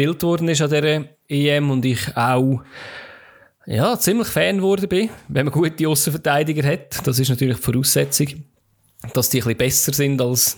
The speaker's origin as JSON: {"language": "German", "country": "Switzerland", "said": "aber das kann ich leider nicht empfangen als Schweizer"}